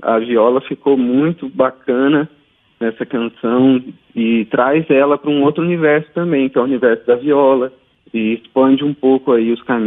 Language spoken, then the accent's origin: Portuguese; Passa Quatro, Minas Gerais, Brazil; Eu sou do sul de Minas, em Passa Quatro.